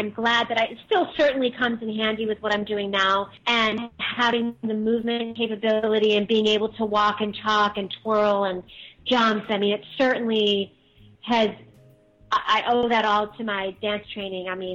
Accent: New York, United States; now in Los Angeles, United States; I mean, I'm from New York. But I said, well, I've been in New York. I've done New York. What about LA? And so I said, well, I'm going to come out to LA and see what happens.

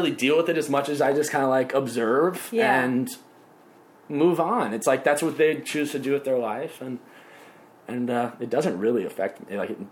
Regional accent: Nashville, Tennessee, United States; And obviously, you know, I grew up in Nashville, so that kind of helps a lot of singing.

